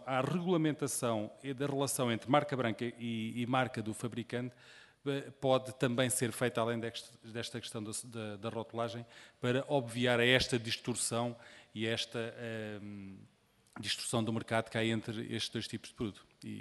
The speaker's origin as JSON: {"language": "Portuguese", "region": "Setúbal", "country": "Portugal", "said": "a Coca-Cola, que é feita em Palmela, do distrito de onde eu sou originário"}